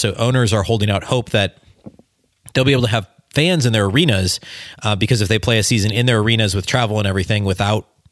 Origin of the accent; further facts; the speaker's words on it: Minnesota, United States; moved away; I'm from Minnesota originally, and we don't have ice storms in the upper Midwest.